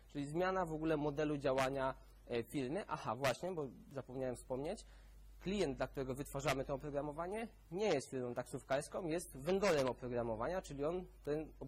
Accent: Gliwice, Silesian Voivodeship, Poland; Przyjechałem z Gliwic, z południa Polski

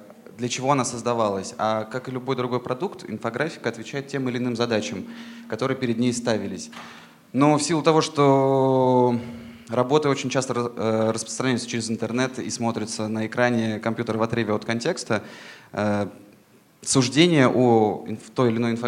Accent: Saint Petersburg, Russia; Сами мы из Питера

